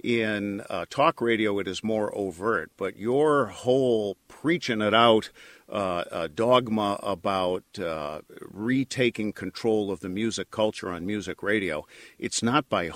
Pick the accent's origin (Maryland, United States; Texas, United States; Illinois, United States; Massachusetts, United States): Massachusetts, United States; Springfield; In my hometown, Springfield, Massachusetts, I had to be Steve Douglas for 2 years